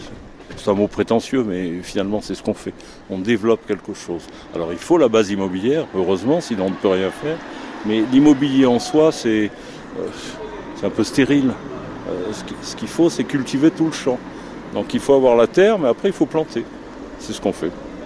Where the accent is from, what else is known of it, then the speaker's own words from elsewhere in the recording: Nice, Provence-Alpes-Côte d'Azur, France; now in Paris, France; je suis niçois, je suis monté à Paris.